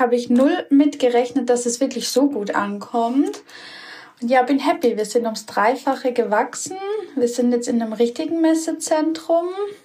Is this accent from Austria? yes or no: yes; Austria; für uns Österreicher